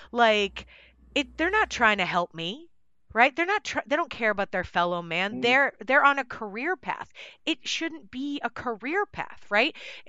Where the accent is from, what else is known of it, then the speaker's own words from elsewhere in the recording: Boston, Massachusetts, United States; Like I was raised in Boston with my mom, who is a teacher. I spent most of my life in the Boston Teachers Union, so I care about teachers.